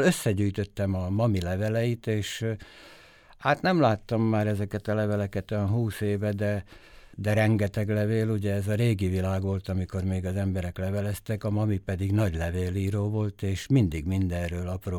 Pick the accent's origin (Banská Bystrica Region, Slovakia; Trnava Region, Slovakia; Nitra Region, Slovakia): Nitra Region, Slovakia; Kisújfalu; also born or lived in Bratislava; Kisújfalu a gyerekkorom, hát ott indult minden. Én ugye Pozsonyban születtem, de apám kisújfalusi, anyukám pedig Köbölkúti, ez két egymás mellett lévő falu, a Párkányi járásban, ma már Újvári járás. Ott töltöttem a gyerekkoromat